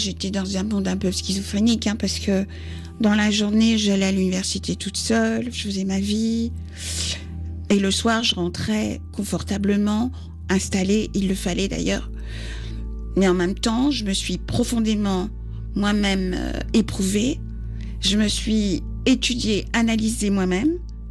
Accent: France; Nous sommes Français et donc on doit avoir notre pleine entière place dans la société.

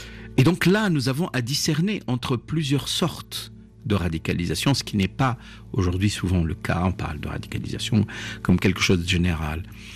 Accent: Tunisia; Et même quand j'étais en Tunisie, c'était ma préoccupation

